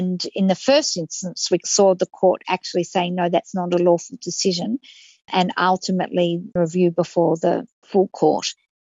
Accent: Australia; But the second point that you make is that as Australian citizens, we were blocked from leaving the country.

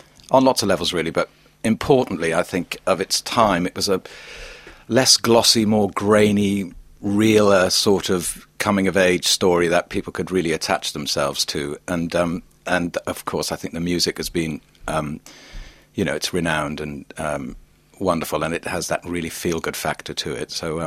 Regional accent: Wales, United Kingdom; I was a young Welsh kid who went to a drama school in North London, and I could sing because I'm Welsh.

